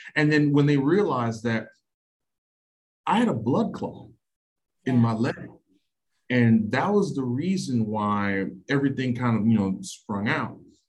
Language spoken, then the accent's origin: English; Florida, United States; also born or lived in New York; My ethnicity, I'm from Haiti. My family's from the island. You know, my parents left, had me and my two sisters, our siblings in New York. It was too cold for us there, so we decided to transition and move to Florida.